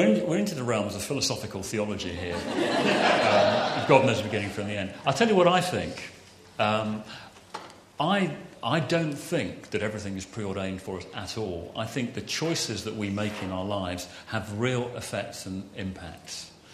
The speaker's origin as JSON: {"language": "English", "region": "Wales", "country": "United Kingdom", "said": "although I am Welsh, and if I could have done, I would have done."}